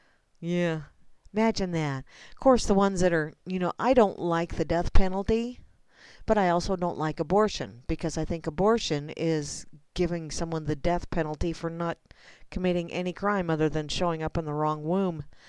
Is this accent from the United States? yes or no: yes; Kansas, United States; I'm from Kansas. What do you expect?